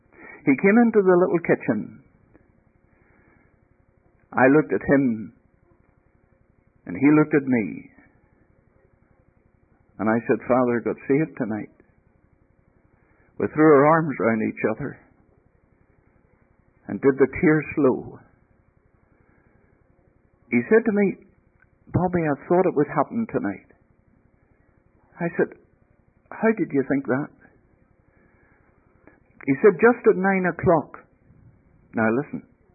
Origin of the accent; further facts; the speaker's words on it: Belfast, Northern Ireland, United Kingdom; I was brought up in Donegal Road and Maranatha Sunday schools.